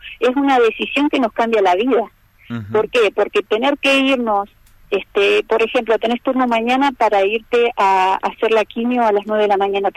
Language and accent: Spanish; Huinganco, Neuquén, Argentina; me hacía las quimioterapias y me volvía a mi pueblo, que es Huinganco, que son 300 kilómetros. Entonces, imagínate cuando vas a Neuquén.